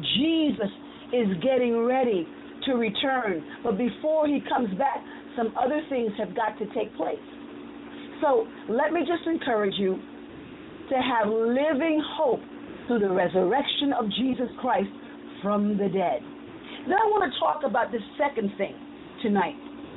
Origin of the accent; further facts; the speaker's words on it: United States; and I was born in America, I'm an American, naturally born here.